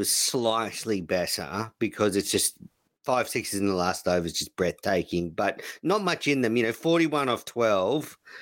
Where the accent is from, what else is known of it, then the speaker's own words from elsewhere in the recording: Australia; being an Australian-based podcast, we have to keep a close eye on how our compatriots are going overseas.